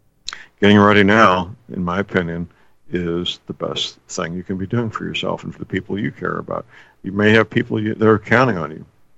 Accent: St. Louis, Missouri, United States; They're my hometown, St. Louis, very well-trained young men and women who do a great job taking orders.

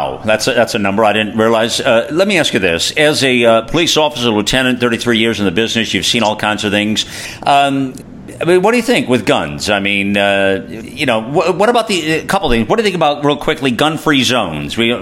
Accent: United States; as an American, I want a common sense approach to things.

